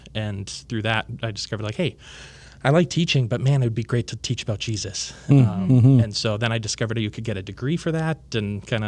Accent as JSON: {"language": "English", "town": "St. Francis", "region": "Minnesota", "country": "United States", "tie": "born or raised there", "said": "So I grew up in St. Francis, Minnesota, just north of there."}